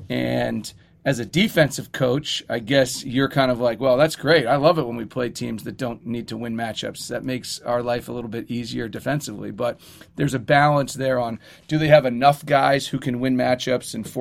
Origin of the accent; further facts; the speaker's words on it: Alberta, Canada; when I grew up in Alberta